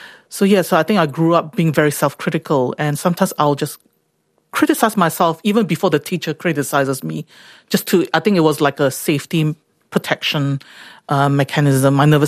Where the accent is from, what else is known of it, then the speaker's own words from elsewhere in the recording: Singapore; Church is something that I grew up in Singapore.